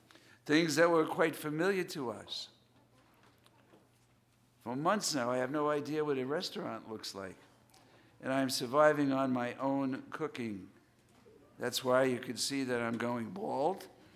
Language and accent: English; New York City, New York, United States; I haven't been home in over 2 years. I was born and raised in New York City, where I was always surrounded with people.